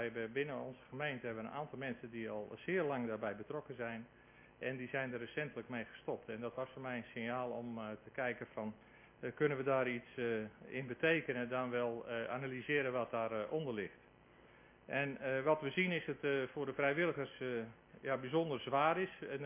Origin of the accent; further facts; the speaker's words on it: Groot-Ammers, South Holland, Netherlands; Ik kom uit Groot-Ammers.